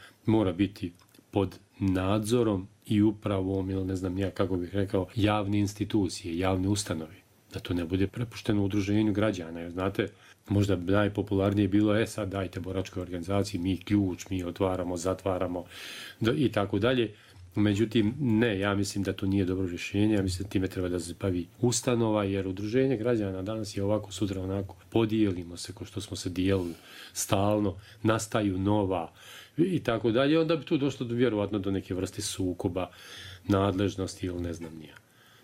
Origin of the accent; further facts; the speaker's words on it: Derventa, Republika Srpska, Bosnia & Herzegovina; Ja sam rođen u Derventu, ali sam živio u Pojezdni. To je jedno naše selo tamo na području Rubno, selo prema stanarima, prema Doboju i tako dalje.